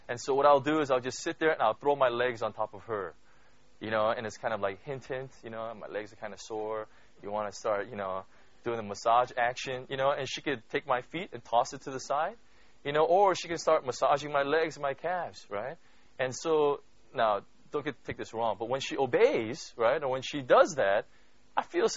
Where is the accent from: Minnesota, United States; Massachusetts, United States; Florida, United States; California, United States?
California, United States; we come from Southern California. So one of the huge things in Southern California